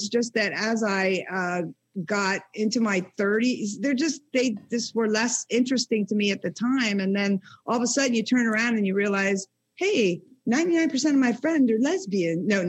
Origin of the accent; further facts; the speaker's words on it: Pennsylvania, United States; I'm from Pennsylvania. We don't talk about that.